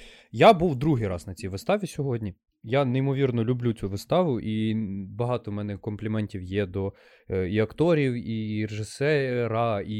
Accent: Khmelnytskyi, Khmelnytskyi Oblast, Ukraine; Я сам родом із Хмельницького

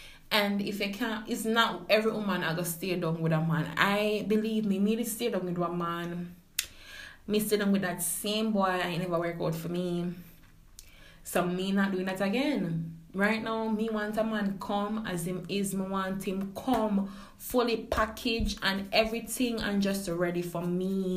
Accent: Jamaica; Because as a Jamaican, as a girl from the country, you buy a man and shoes, man, I go walk out to your life and I'm not gonna look back.

